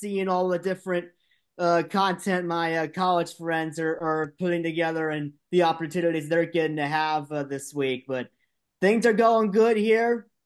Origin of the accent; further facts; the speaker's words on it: Indiana, United States; where I grew up in Indiana, they just started their season like a few weeks ago.